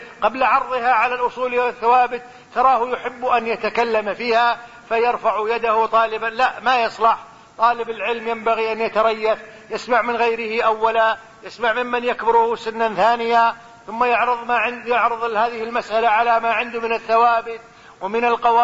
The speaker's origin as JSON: {"language": "Arabic", "country": "Kuwait", "said": "وهو عندنا في الكويت، وفي الكويت ما شاء الله رؤوس كثيرة جدا"}